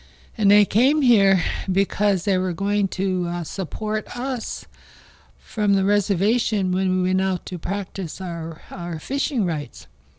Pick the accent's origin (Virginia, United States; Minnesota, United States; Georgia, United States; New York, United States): Minnesota, United States; Cass Lake; And so I'm from Gamiskwa Wakokog. That's where I live, on East End, beautiful East End, Cass Lake, Minnesota.